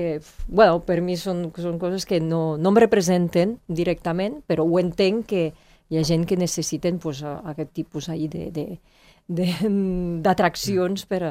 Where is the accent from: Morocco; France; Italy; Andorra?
Andorra; a mi són coses com a andorrana, i que sempre m'ha agradat la muntanya